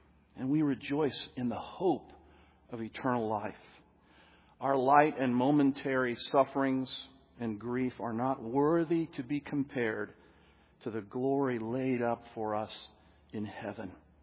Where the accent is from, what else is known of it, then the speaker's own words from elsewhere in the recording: Camp Hill, Pennsylvania, United States; When I was a boy growing up in Camp Hill, Pennsylvania, right outside of Harrisburg, I lived next to a river.